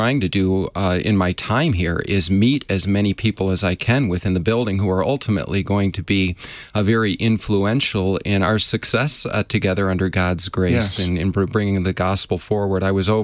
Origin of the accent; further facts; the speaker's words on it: Detroit, Michigan, United States; I grew up in the Detroit area, actually, okay. Michigan district, and have had the privilege of living in a number of other areas within our country here, too.